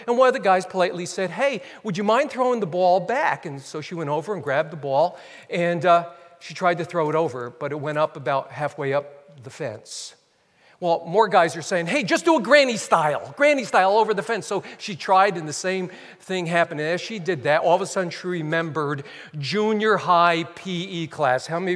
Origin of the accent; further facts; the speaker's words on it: New Jersey, United States; now in Wisconsin, United States; Okay, we're in Wisconsin. I grew up in New Jersey.